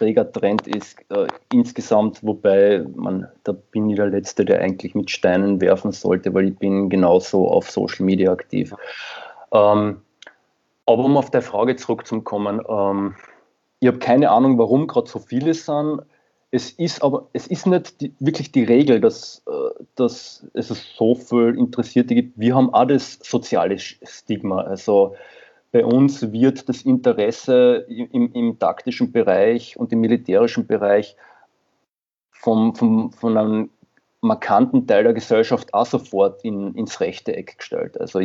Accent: Carinthia, Austria; ich komme ja selbst aus Kärnten im Endeffekt

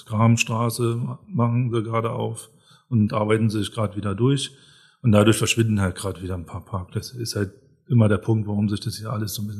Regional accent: Berlin, Germany; Nein, ich komme nicht ursprünglich aus Hanschesheim, auch nicht aus Brandenburg, sondern aus Berlin.

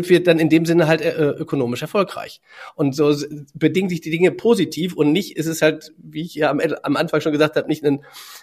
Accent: Germany; Ja, und ich kam da als Deutscher hin.

